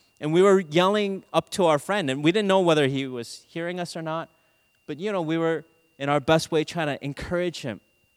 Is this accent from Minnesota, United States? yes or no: yes; Minnesota, United States; I remember I grew up in Minnesota, so I learned to ski